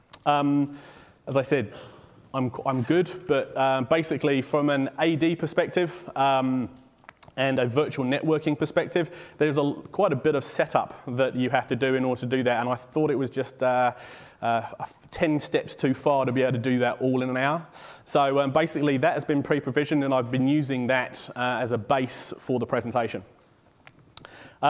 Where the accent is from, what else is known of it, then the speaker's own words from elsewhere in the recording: England, United Kingdom; now in New Zealand; you might hear from my accent, I am from England. I came over here to New Zealand in 2002.